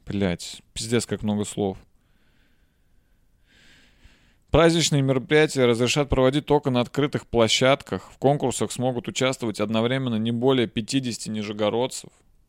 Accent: Nizhny Novgorod, Nizhny Novgorod Oblast, Russia; я, как коренной житель, как уроженец Нижнего Новгорода, я в шоке.

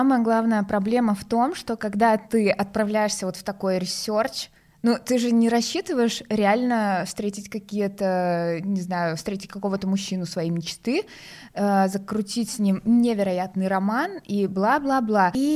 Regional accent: Georgia; я, как гордая грузинка, всегда была против всех этих приложений

